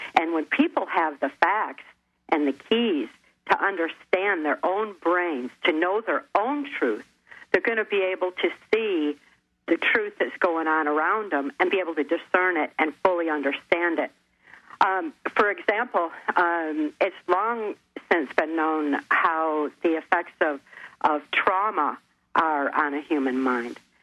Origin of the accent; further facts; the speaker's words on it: Muskegon, Michigan, United States; born there; I was born in 1957 in Muskegon, Michigan.